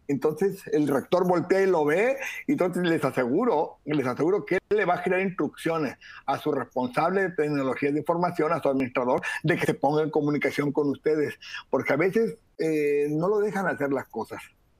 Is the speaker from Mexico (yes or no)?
yes; Mexico; así somos los mexicanos, ¿no?